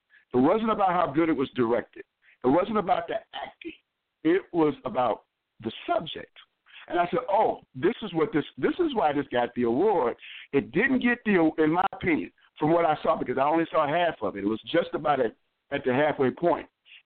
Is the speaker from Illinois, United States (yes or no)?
yes; Chicago, Illinois, United States; And I've seen, I'm from Chicago, I've seen a lot of drug dealers.